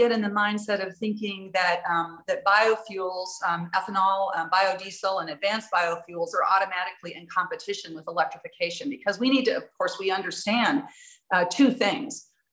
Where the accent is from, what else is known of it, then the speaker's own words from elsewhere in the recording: Minnesota, United States; It's very good for my home state of Minnesota